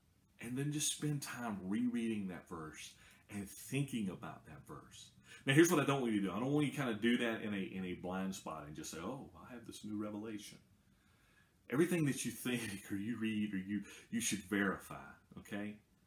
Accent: the South, United States; I was raised right here in the South

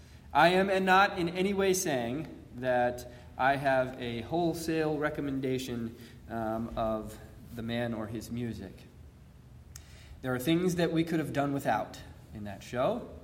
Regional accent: the South, United States; You know, growing up in the South, I had a lot of experiences of racial bias and prejudice.

